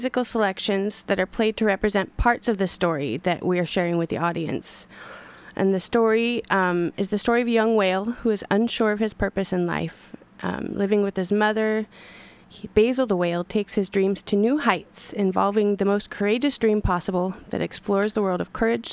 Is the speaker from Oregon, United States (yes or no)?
yes; Astoria, Oregon, United States; born there; Yes, I was born in Astoria.